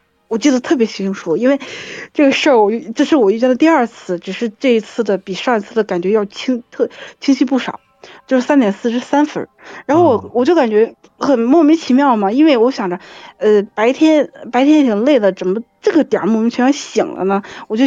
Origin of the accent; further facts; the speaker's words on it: North China, China; also born or lived in Guangxi; 我是北方人，我的大学是在南方，就是广西那边上的。